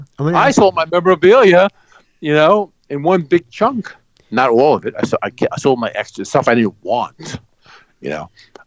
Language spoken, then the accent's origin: English; New York City, New York, United States; I grew up near Shea Stadium. When I was a kid, I used to ride my bike to Shea Stadium when they were building it.